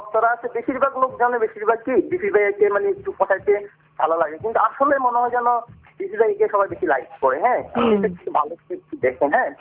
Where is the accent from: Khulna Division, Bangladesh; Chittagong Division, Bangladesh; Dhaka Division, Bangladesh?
Chittagong Division, Bangladesh; Comilla; আমাদের দেশের বাড়ি কুমিল্লারে।